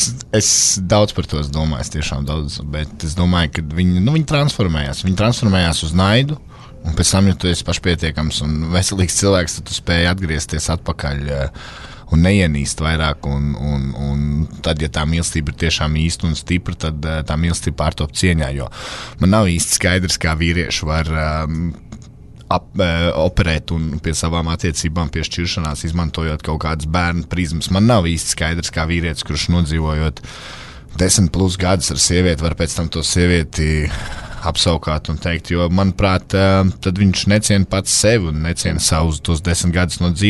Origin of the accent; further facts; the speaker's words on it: Sabile, Talsi Municipality, Latvia; no Sabeles.